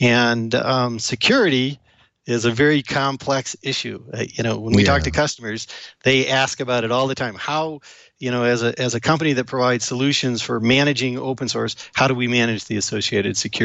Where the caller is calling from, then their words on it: Boulder, Colorado, United States; I'm calling in from Boulder, Colorado.